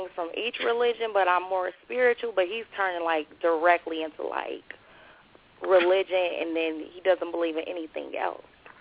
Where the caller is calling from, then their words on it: Cincinnati, Ohio, United States; I'm calling from Cincinnati, Ohio.